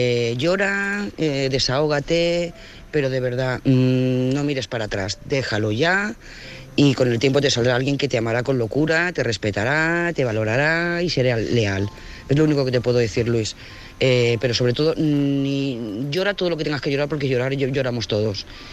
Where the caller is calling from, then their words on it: Lloret de Mar, Catalonia, Spain; de Lloret de Mar.